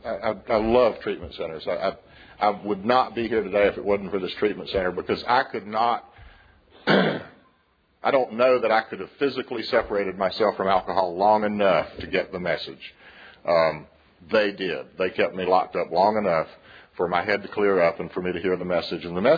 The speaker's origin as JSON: {"language": "English", "town": "Perry", "region": "Florida", "country": "United States", "tie": "born or raised there", "said": "And I grew up in the First Presbyterian Church in a little town called Perry, Florida."}